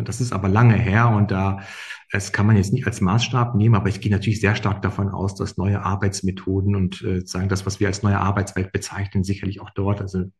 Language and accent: German; Hanover, Lower Saxony, Germany; born there; ich bin in Hannover geboren.